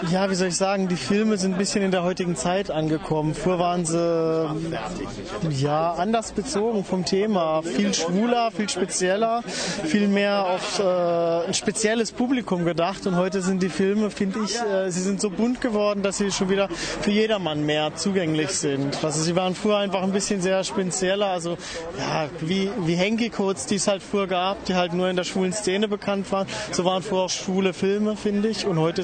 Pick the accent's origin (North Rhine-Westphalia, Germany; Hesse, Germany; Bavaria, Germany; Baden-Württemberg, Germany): Baden-Württemberg, Germany; Freiburg; Ich bin aus Freiburg.